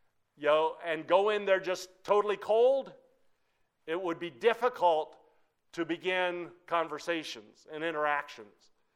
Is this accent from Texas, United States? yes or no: yes; Abilene, Texas, United States; I grew up here in Abilene.